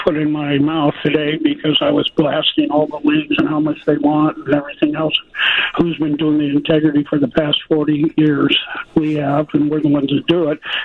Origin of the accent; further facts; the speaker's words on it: Las Vegas, Nevada, United States; I'm from Las Vegas, and I've been in the business for over 40 years, and been running race and sports books out in Las Vegas and Reno and all of Nevada.